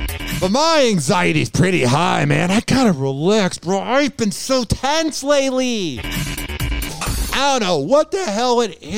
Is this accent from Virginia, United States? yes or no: no; Chicago, Illinois, United States; I'm from Chicago. It's really cold up there.